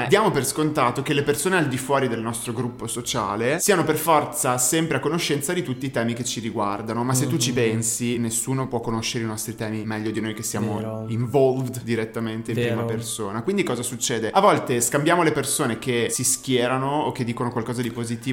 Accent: Tuscany, Italy; Siamo toscani.

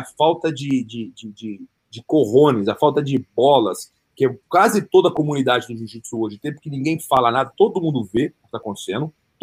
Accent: United States; Eu sou americano.

